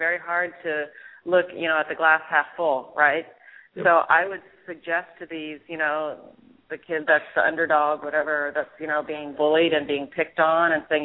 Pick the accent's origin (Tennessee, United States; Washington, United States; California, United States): Washington, United States; Mercer Island; I was raised on Mercer Island, which is a very, very wealthy community.